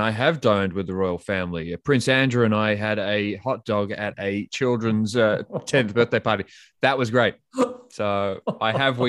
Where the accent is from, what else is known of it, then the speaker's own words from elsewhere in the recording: Australia; Obviously, I've traveled pretty extensively in my home country of Australia.